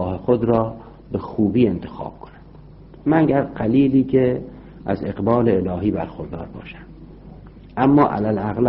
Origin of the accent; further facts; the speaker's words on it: Iran; now in London, United Kingdom; در خارج از ایران هستیم، در لندن زندگی میکنیم